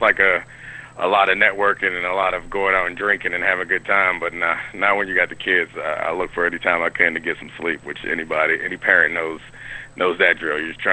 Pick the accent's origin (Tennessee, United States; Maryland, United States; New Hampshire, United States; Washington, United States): Maryland, United States; Baltimore; I was looking at some local business schools because I grew up in the Baltimore area